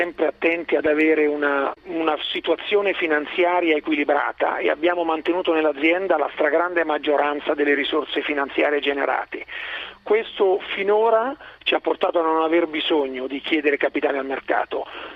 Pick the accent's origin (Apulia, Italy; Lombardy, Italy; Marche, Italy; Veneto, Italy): Marche, Italy; Fabriano; io sono di Fabriano, io sono marchigiano, passo certamente molta parte del mio tempo viaggiando in giro per il mondo, però torno sempre a Fabriano e continuo a passare il tempo nelle Marche, sia per lavoro sia con la mia famiglia.